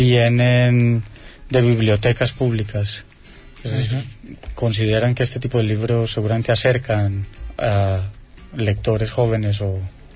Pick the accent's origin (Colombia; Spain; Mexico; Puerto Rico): Colombia; Pues yo vengo de Colombia y la verdad es que la situación es mucho más alarmante en términos de lectores